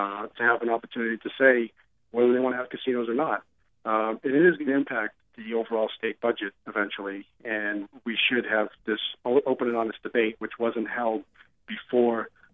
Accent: East Boston, Massachusetts, United States; now in Winthrop, United States; I live in Winthrop, but I grew up in East Boston, so I haven't really gone very far. They're right next door to one another.

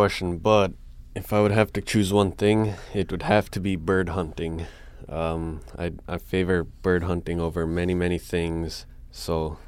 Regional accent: Togiak, Alaska, United States; Growing up in Togiak was, it was different. It wasn't quite like growing up in a small city where you have roads and all these things. We do have roads, but they're short gravel roads. You don't have concrete over there

